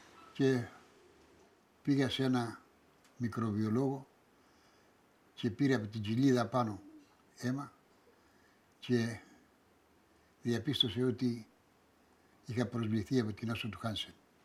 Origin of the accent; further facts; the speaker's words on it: Elounda, Crete, Greece; Γεννήθηκα και μεγάλωσα στην Ελούντα.